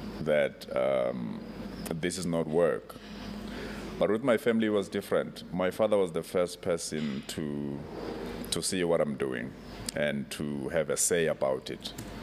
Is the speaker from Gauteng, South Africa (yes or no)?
no; Emacimbini, KwaZulu-Natal, South Africa; also born or lived in Durban / Umlazi; I was born in Durban. Yeah. But then I grew up in Emacimbini.